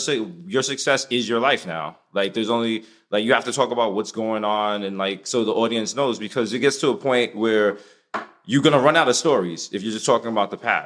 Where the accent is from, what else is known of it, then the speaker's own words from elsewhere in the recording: Bronx, New York, United States; We're like from the Bronx. Who knew we'd even have a TV show?